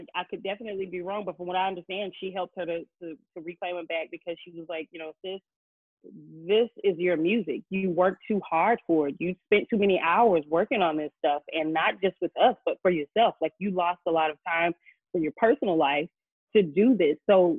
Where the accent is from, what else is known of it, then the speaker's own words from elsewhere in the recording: the South, United States; I'm not used to that. I'm from the South, so I'm like, you know, heat is my friend.